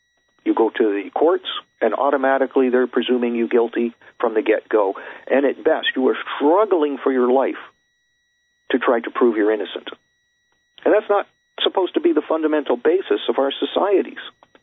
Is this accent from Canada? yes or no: yes; Canada; being a Canadian on Canada Day, when political incorrectness was turning my country inside out backwards to something I never even recognized anymore from my youth